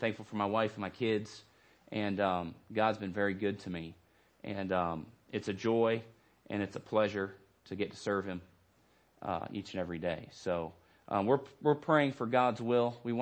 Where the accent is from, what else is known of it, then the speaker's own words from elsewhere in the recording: Phoenix, Arizona, United States; And so I grew up from the time I was about five or six. I grew up in Phoenix, Arizona.